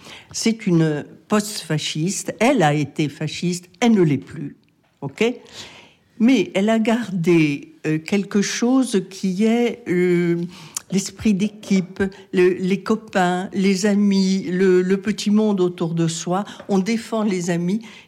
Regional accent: Corsica, France; moved away as an adult; now in Italy; Je suis corse, oui, et je suis venue vivre en Italie en 74

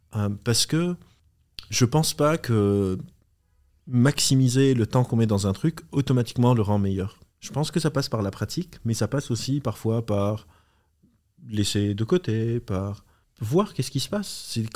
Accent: Lebanon; moved away; Évidemment, j'ai bossé, quand je suis arrivé du Liban, j'avais aucun rond, etc. J'ai fait tout et n'importe quoi comme taf.

